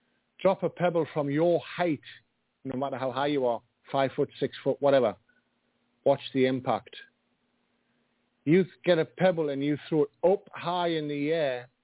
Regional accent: England, United Kingdom; Because I'm not in England right now, but I am from England.

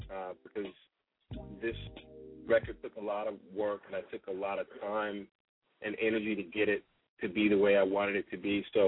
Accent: East Coast, United States; I would love to come to the East Coast. I'm from the East Coast

